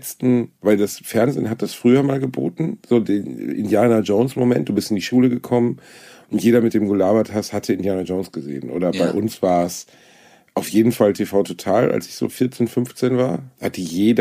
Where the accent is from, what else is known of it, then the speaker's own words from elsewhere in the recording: Gelsenkirchen, North Rhine-Westphalia, Germany; born there; Also ich bin in Schalke geboren, das Stadion, wo ich bin wirklich 2 Kilometer vom Stadion entfernt geboren. Und in Gelsenkirchen gibt es